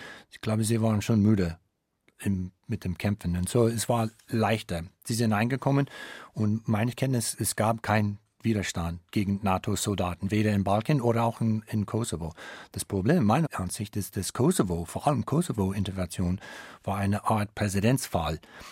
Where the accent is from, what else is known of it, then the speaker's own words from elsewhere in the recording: United States; German is a second language; now in Bavaria, Germany; Weil ich fühle mich immer noch als Amerikaner, weil ich bin wirklich auch kein Amerikaner mehr. Ich bin schon seit 20 Jahren nur 2-3 Mal wieder in Heimat gewesen. Und eigentlich meine Heimat ist jetzt hier in Bayern.